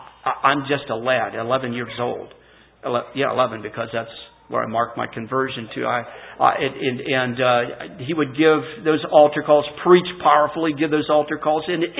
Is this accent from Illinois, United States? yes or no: no; Chambersburg, Pennsylvania, United States; growing up in the Chambersburg area, and George Brunk came there to Franklin County, set up a tent.